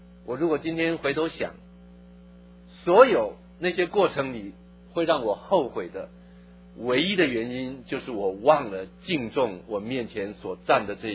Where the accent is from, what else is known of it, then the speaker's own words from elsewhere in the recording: Taiwan; 我上班的头一年1983年，我的那个老板，他大概看见我是一个从台湾来的人